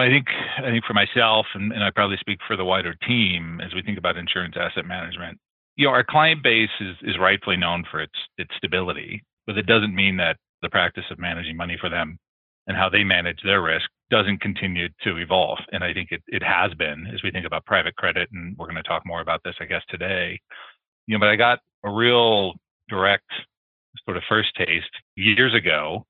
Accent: San Jose, California, United States; I grew up in Northern California in sort of the heart of Silicon Valley, San Jose. My parents had moved from Iowa when my father took a teaching job.

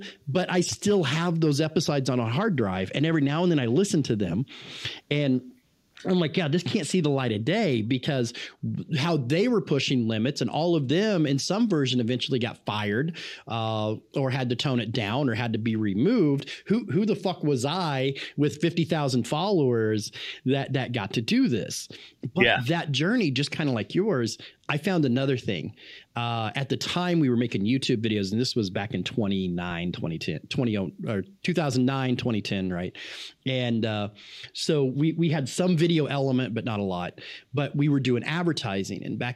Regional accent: the Ozarks, United States; I'm from the Ozarks, man. That's just what we called them.

